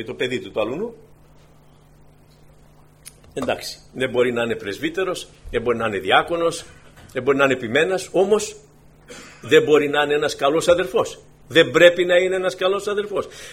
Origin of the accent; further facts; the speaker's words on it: Aitoliko, Western Greece, Greece; Δηλαδή, στην πατρίδα μου εκεί, στο Αιτωλικό, είχαν ειδική έτσι αποκάλυψη στις κατάρες.